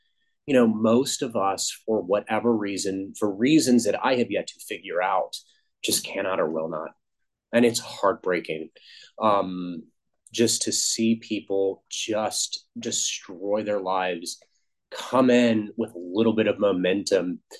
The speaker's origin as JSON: {"language": "English", "town": "Richmond", "region": "Virginia", "country": "United States", "tie": "born or raised there", "said": "I grew up and lived in Richmond my whole life. And, you know, my parents lived in the suburbs."}